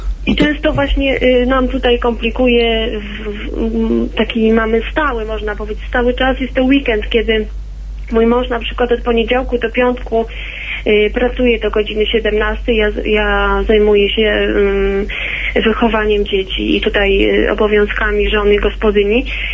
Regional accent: Konin, Greater Poland Voivodeship, Poland; now in Oława, Poland; Ja wywodzę się z Konina

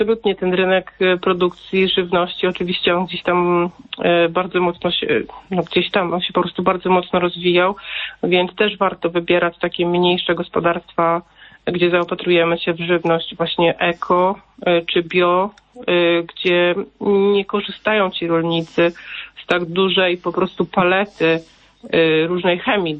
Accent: Podlaskie Voivodeship, Poland; ja wychowałam się w takiej dość malowniczej scenerii Podlasia.

